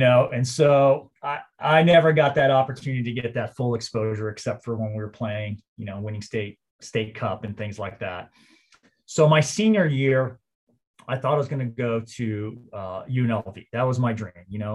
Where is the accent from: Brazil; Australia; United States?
Brazil; I played in Brazil, you know, growing up in Brazil, but not on a team.